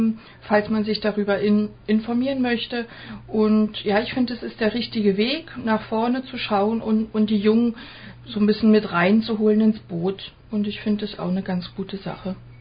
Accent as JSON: {"language": "German", "region": "Berlin", "country": "Germany", "moved": "yes", "lives_now": "Stuttgart, Germany", "said": "ich komme ja ursprünglich aus Berlin. Ich bin ja erst seit 98 oder schon seit 98 hier in Stuttgart"}